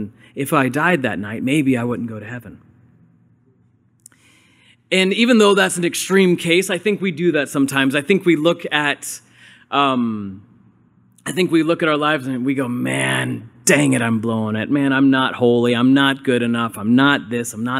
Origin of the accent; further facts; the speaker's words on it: Midwest, United States; In fact, I remember growing up, because I grew up in the Midwest, and I grew up accidentally, because my dad was a pastor